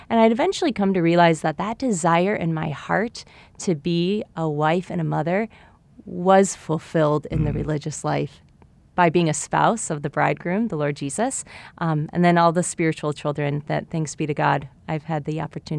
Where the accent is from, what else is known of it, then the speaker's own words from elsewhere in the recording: Cleveland, Ohio, United States; I grew up in Cleveland, Ohio, and really integral to my own discernment was a youth group I was involved in high school.